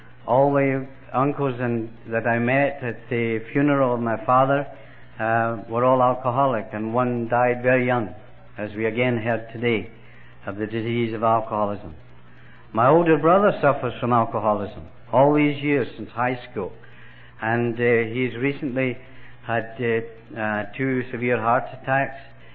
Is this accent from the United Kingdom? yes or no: yes; Scotland, United Kingdom; born there; I was born in Scotland, and I'm half Irish and I'm half Scots.